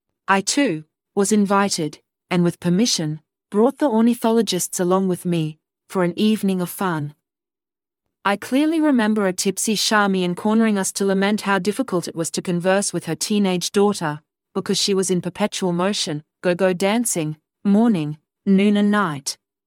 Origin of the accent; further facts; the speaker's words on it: Sydney, New South Wales, Australia; also born or lived in New Guinea; I was delighted to be back in Sydney, as it was my hometown before we headed north to live in New Guinea. I'd been away for 5 years.